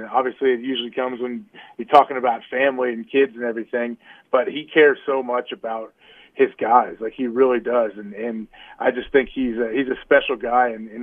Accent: Ohio, United States; I mean, I grew up in Ohio, so I'm a little biased. I grew up about an hour and 15 minutes down the road.

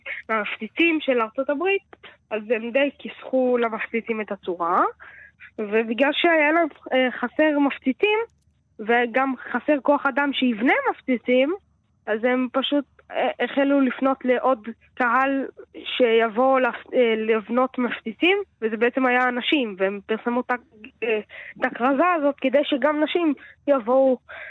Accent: Tel Aviv, Tel Aviv District, Israel; אני מתל אביב, בן 11 וחצי, עולה לכיתה וב.

